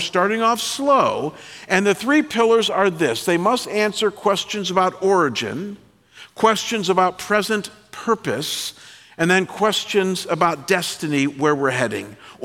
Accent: Midwest, United States; I come from the Midwest, and when I was pastoring in Detroit, Michigan for 10 years in the early 90s

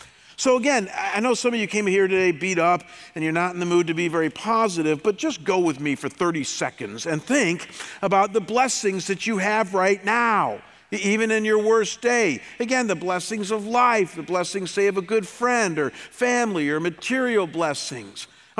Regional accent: United States; I mean, we are so American and so soft and so spoiled at times.

